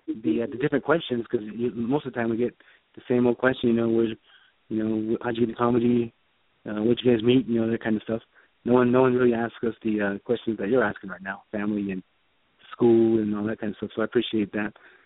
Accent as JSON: {"language": "English", "town": "Fort Defiance", "region": "Arizona", "country": "United States", "lives_now": "Windrock, United States", "said": "And I'm originally from Fort Defiance. And you have to forgive me, man. My Navajo is not fluent."}